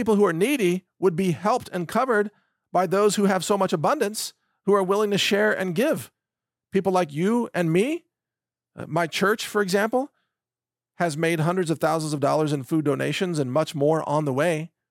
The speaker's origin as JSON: {"language": "English", "region": "Texas", "country": "United States", "said": "I'm an American, I'm a Texan, and I am 100% pro-domestic energy."}